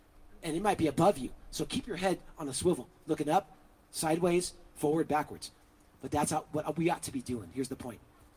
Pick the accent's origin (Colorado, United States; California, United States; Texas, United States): California, United States; Fountain Valley; I grew up in Fountain Valley, which is like 2 miles from Huntington. I was around the Huntington Beach-Fountain Valley border.